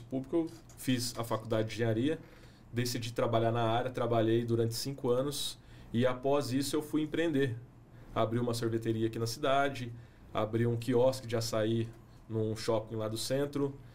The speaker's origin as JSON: {"language": "Portuguese", "town": "São José dos Campos", "region": "São Paulo", "country": "Brazil", "tie": "born or raised there", "also_born_or_lived": "Guaratinguetá", "said": "Eu nasci em Guaratinguetá. Vim para São José dos Campos muito pequeno."}